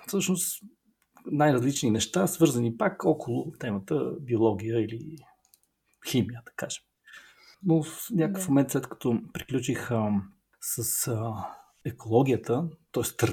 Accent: Sofia, Sofia City, Bulgaria; От София съм, но част от детството си прекарах на морето.

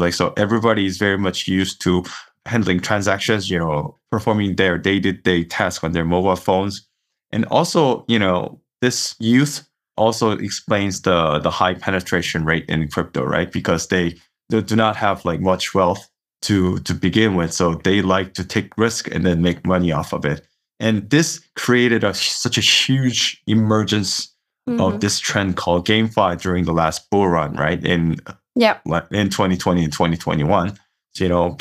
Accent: Seoul, South Korea; moved away as an adult; I was born and raised in Seoul, South Korea. I've spent about almost like 20 years of my life here.

